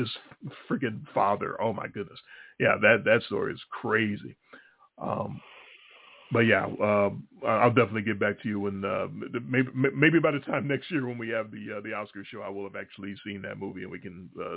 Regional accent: Chicago, Illinois, United States; everything that we were watching growing up in Chicago and seeing world-class championship wrestling coming through our TV screens from Texas

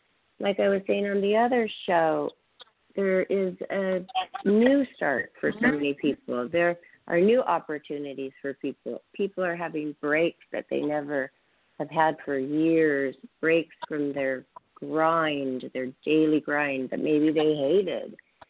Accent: Seattle, Washington, United States; also born or lived in Spokane; So we were all born in Spokane, Washington. I grew up in Seattle.

